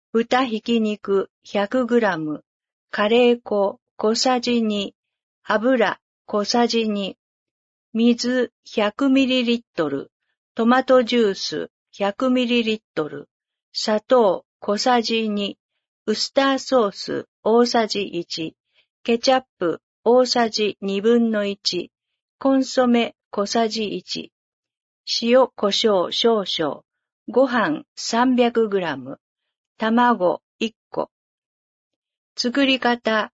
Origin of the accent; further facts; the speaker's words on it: Gifu, Japan; 私自身が東濃地方出身ですので、多治見市で診療ができることを大変嬉しく思っております。